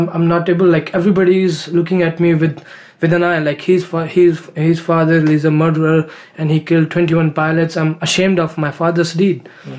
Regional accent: Delhi, India; moved away as an adult; I came all the way from Delhi to do theater.

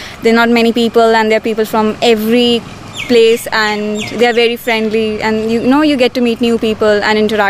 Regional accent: New Delhi, Delhi, India; English is a second language; New Delhi.

